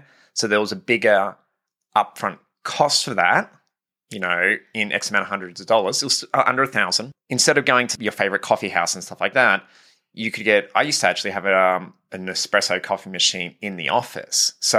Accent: Australia; I come from Australia.

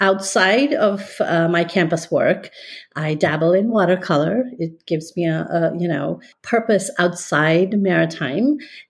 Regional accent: India; now in California, United States; I'll take you back a few years ago when I immigrated from India to begin my journey here in the USA in 1986. I live in California, and that's where I've been since we moved here.

